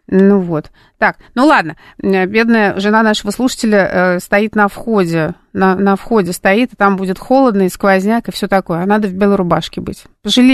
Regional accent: Saint Petersburg, Russia; Нас учили в детстве в Петербурге, но у нас более глубокого залегания метрополитен

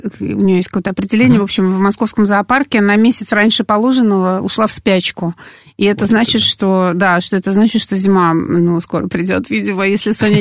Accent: Saint Petersburg, Russia; now in Moscow, Russia; я будучи там родом из Ленинграда, из Санкт-Петербурга

